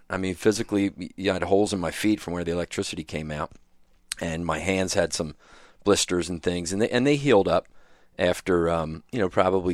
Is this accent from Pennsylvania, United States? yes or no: yes; Norristown, Pennsylvania, United States; So I grew up outside of Norristown, Pennsylvania, right in West Norton, with my sister Trish. She's the oldest, and then seven boys. So yeah, certainly Irish Catholic.